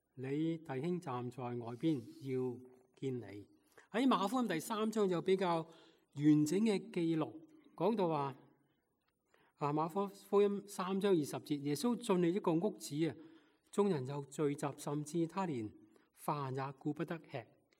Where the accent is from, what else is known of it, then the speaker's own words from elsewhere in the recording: Guangdong, China; now in United States; 我哋系广东人，佢哋系大陆人。我哋讲纯正广东话，佢哋讲普通话普通话。